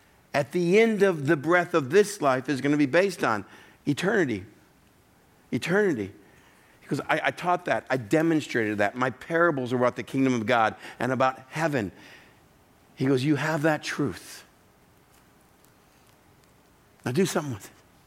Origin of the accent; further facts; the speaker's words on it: Texas, United States; I grew up in West Texas. I grew up around a lot of rattlesnakes. We lived about 20 minutes, 20 miles outside of El Paso, Texas. Nothing but desert.